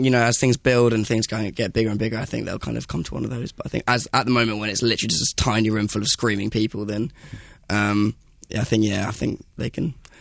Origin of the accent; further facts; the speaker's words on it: Brighton, South East England, United Kingdom; Yeah, I'm going to go to my hometown on Saturday, so actually, I'm really looking forward to that.